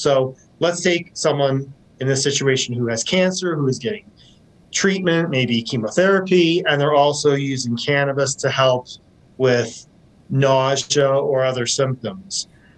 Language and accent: English; Washington, United States; especially I'm from Washington State. Washington was one of the first states that had cannabis without the need for prescription.